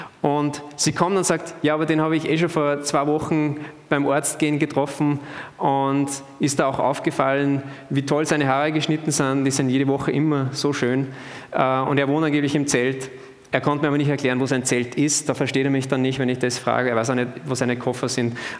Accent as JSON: {"language": "German", "country": "Austria", "said": "wir haben da eine kleine Disposition als Österreicher."}